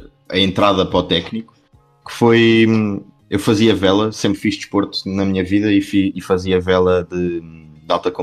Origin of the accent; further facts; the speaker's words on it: Portugal; eu enquanto português e o Álvaro enquanto português